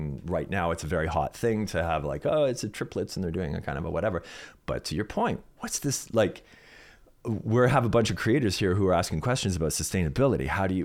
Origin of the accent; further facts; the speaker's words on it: Toronto, Ontario, Canada; I'm like, "Well, we're from Toronto," and da da da.